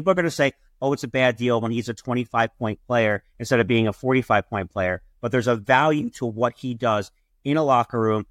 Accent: Pennsylvania, United States; Look, I grew up outside of Philadelphia, so it's still 1975, and it's kind of where it came from, too.

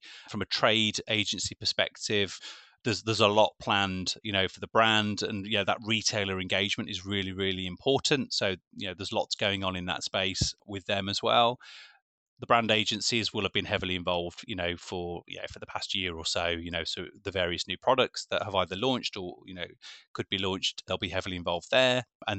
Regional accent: Birmingham, West Midlands, United Kingdom; I am local. I am from Birmingham

